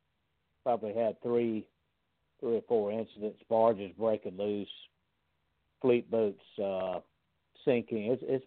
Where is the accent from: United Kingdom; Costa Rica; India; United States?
United States; South Carolina; I don't trust Lindsey Graham, and I'm from South Carolina, but I think Nunes is for real.